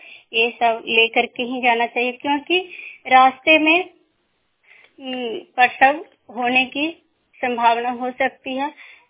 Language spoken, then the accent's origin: Hindi; Hilsa, Bihar, India; मैं हिलसा ब्लॉक जिला नालंदा की रहने वाली हूँ